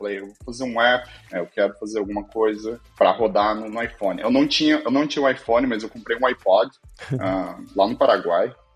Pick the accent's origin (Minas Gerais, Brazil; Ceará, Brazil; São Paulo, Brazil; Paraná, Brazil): Paraná, Brazil; Arapoti; Eu sou do interior do Paraná, eu nasci em Arapoti, uma cidade bem pequena no Paraná, e minha vida inicial, assim, minha infância foi praticamente num ambiente de fazenda e sítios